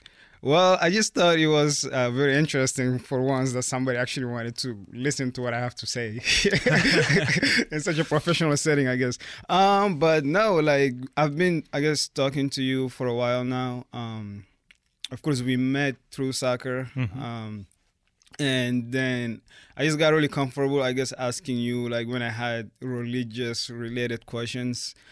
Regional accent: Chad; now in United States; So I am from Chad. I was raised by my grandma, so I've lived with her.

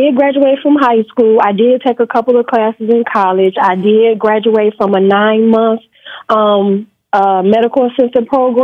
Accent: Michigan, United States; I'm from Michigan.

